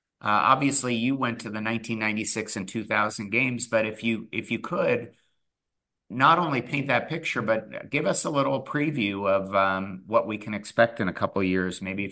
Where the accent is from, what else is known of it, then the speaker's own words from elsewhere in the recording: Seattle, Washington, United States; From my hometown of Seattle, I might add.